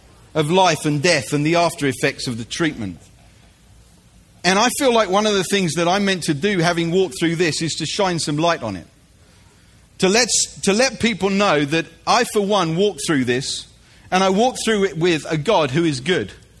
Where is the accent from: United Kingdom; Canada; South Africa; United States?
United Kingdom; I'm a Brit and I read the Apostles' Creed all my life.